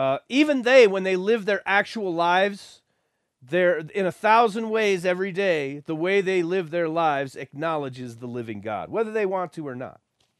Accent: Texas, United States; But I like Texas. I grew up in Texas.

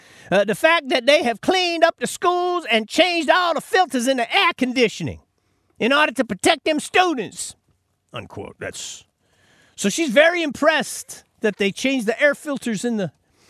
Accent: United States; I mean, I grew up in America.

